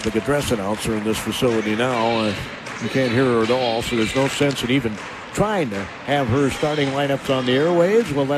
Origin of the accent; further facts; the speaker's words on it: Spring Valley, Minnesota, United States; I grew up in Spring Valley. We were in the same conference.